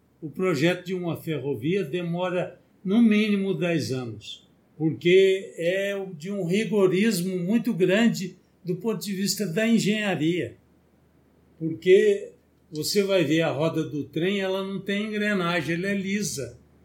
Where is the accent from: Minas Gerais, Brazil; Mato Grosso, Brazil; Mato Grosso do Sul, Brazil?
Minas Gerais, Brazil; Eu já fui mineiro, nasci em Minas.